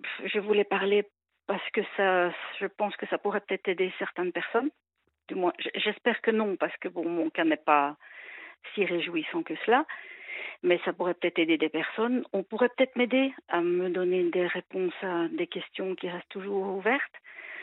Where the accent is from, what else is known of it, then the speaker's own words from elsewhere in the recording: Belgium; parce qu'à l'époque je vivais en Belgique, je suis belge à la base.